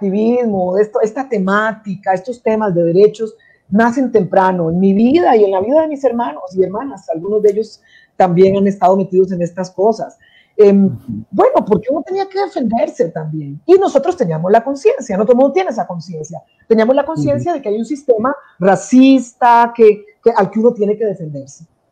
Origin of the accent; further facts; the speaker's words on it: Costa Rica; moved away as an adult; Yo salí de Costa Rica hace 26 años, que iba para Zimbabue